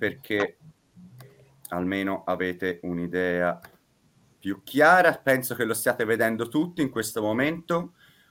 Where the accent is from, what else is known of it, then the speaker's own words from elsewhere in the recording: Florence, Tuscany, Italy; Poi io diciamo da fiorentino, quando vedo il cupolone